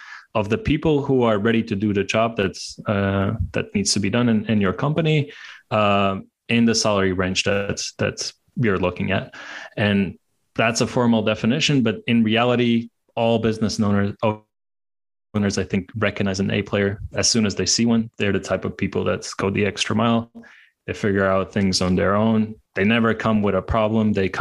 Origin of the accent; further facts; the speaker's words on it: Latvia; now in Hungary; I'm 31. I'm from Latvia. I'm now based in Hungary.